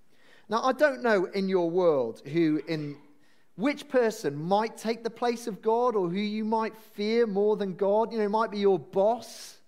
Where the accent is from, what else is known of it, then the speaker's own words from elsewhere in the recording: Wales, United Kingdom; I'm Welsh.